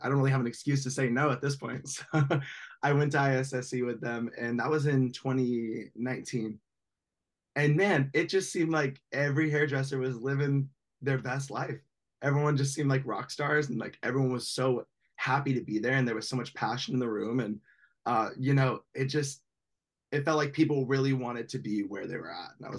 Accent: Bakersfield, California, United States; I'm from Bakersfield, California. So, you know, just a little north of Los Angeles for those that aren't familiar with it. Nice little country town, real casual, real calm.

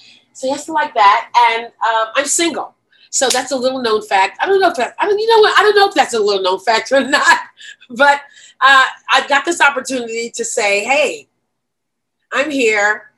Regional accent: Brooklyn, New York, United States; I grew up in Brooklyn, you know, I got lots of Jewish friends

